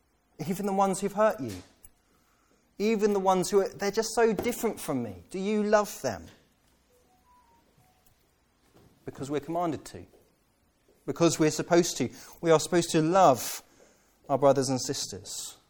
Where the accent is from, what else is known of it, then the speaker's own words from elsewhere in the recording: United Kingdom; We don't call it hatred because we're British.